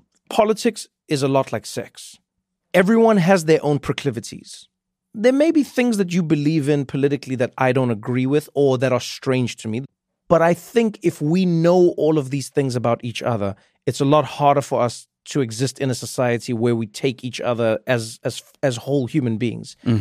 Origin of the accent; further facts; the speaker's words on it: South Africa; But growing up in South Africa was interesting and weird for me